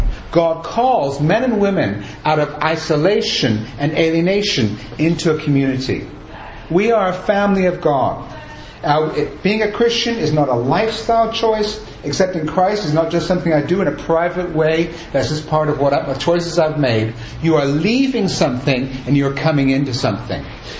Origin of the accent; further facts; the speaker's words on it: England, United Kingdom; also born or lived in Germany / Italy; I was born in Germany. I'm an American. Grew up in England. Lived in Italy for 10 years.